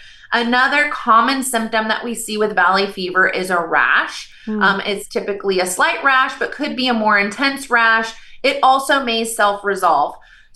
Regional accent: California, United States; I'm born and raised in California, in Kern County, lived here my entire life.

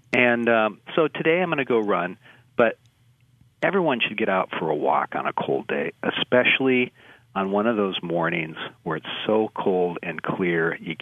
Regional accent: Deer River, Minnesota, United States; When I first moved back to Minnesota, I grew up in Deer River, just down the road from you there.

